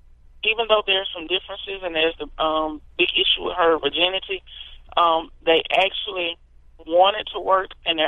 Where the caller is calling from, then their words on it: Foxworth, Mississippi, United States; I'm calling from Foxworth, Mississippi.